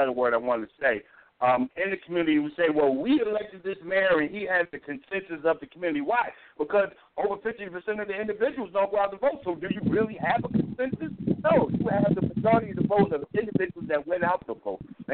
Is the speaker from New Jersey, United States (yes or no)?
yes; Newark, New Jersey, United States; When I was a kid growing up in Newark, and I remember those great campaigns that went on